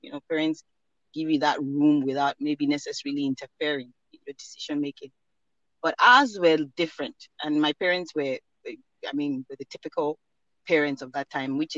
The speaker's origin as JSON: {"language": "English", "region": "Lagos", "country": "Nigeria", "tie": "born there", "said": "I was born in Lagos, actually, in Nigeria. And I spent the earliest part of my formative years here in Lagos."}